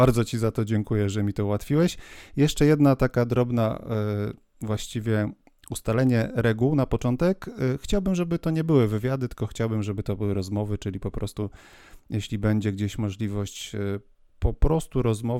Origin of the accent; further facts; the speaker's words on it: Zielona Góra, Lubusz Voivodeship, Poland; ja jestem z Zielonej Góry